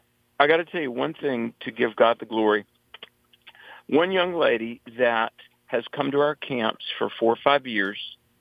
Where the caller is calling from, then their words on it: North Carolina, United States; Guardians of Liberty from deep in the hills of North Carolina